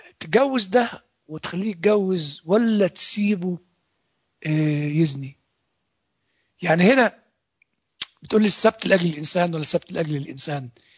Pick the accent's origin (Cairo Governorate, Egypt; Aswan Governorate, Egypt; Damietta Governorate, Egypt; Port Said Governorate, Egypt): Cairo Governorate, Egypt; Old Cairo; انا اعرف انسان كان ساكن عندنا في مصر القديمة